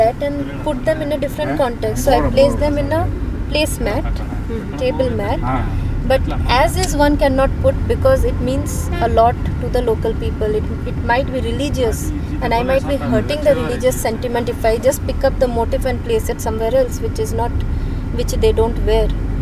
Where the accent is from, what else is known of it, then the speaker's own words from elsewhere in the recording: Odisha, India; You see, I come from Odisha. It is one of the economically backward state of India.